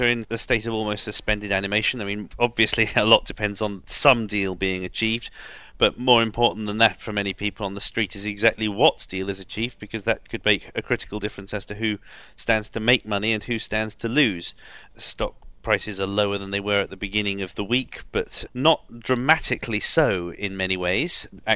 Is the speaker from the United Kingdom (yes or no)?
yes; United Kingdom; now in United States; I'm speaking as a U.S. taxpayer, even though I'm British